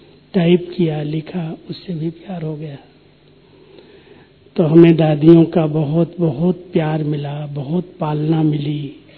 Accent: Uttar Pradesh, India; कानपुर के पास ही हमारा गांव है

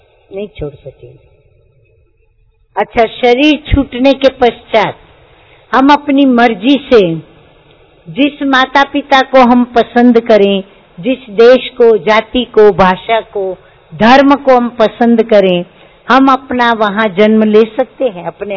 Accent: India; born there; मेरा जन्म किस देश में हुआ जो प्रभु की जन्मभूमि है, जो प्रभु की जन्मभूमि वही मेरी जन्मभूमि है भारत देश।

